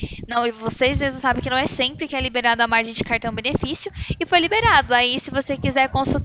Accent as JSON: {"language": "Portuguese", "town": "São José dos Campos", "region": "São Paulo", "country": "Brazil", "said": "Sou do interior de São Paulo, São José dos Campos."}